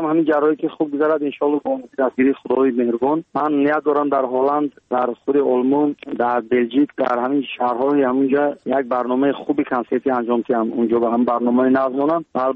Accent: Tajikistan; برای وطنم برای تاجیکستان عزیزم

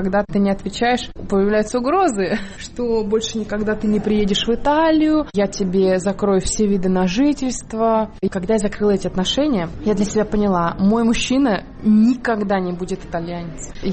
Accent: Kemerovo, Kemerovo Oblast, Russia; born there; Я родилась в Кемерово, в Сибири.

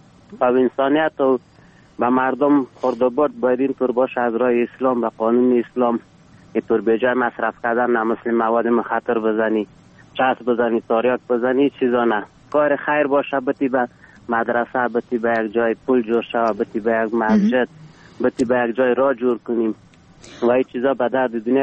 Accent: Ghorband, Parwan, Afghanistan; هستیم از غربند.

